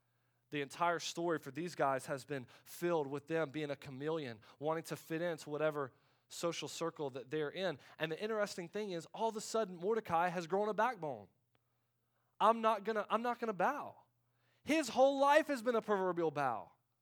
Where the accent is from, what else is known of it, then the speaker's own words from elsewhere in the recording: United States; I mean, I don't. I'm an American, okay?